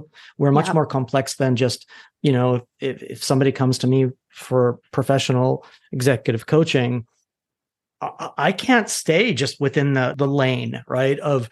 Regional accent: British Columbia, Canada; I remember sort of idyllically growing up in the Okanagan, you know, an orchard, and it was really fairy tale land with dogs and animals.

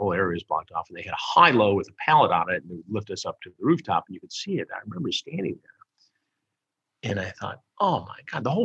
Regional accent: Detroit, Michigan, United States; Now, I grew up in Detroit, right?

